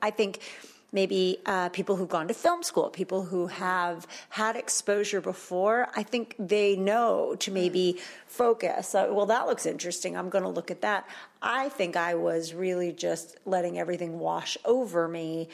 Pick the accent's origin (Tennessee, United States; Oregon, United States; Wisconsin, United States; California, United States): California, United States; Granada Hills; through the Jewish Community Center in the North Valley, where I grew up in Granada Hills